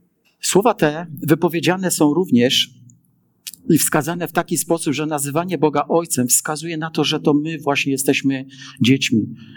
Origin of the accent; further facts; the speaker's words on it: Wrocław, Lower Silesian Voivodeship, Poland; ja jestem właśnie chłopakiem, wywodzący się stąd. Jestem nowodworzaninem. Nie mieszkam już we Wrocławiu wiele lat, ale urodziłem się na dawnym placu 1 Maja, wychowany na Nowym Dworze. Mieszkałem potem na Muchoborze Wielkim.